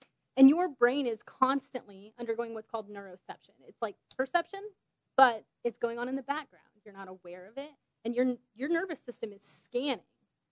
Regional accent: California, United States; and I said I'm from California, so I talk fast.

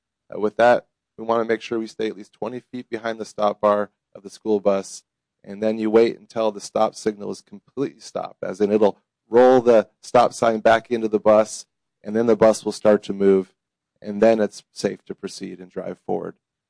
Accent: Alaska, United States; And before that, worked in Alaska in the oil field, and I was born and raised up there in Alaska.

